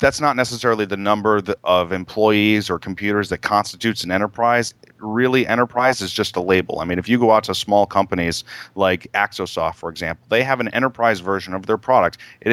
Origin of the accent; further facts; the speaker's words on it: Massachusetts, United States; any given town here in Massachusetts, and you will see at least one local bank, if not two. Here in my hometown, we have 3.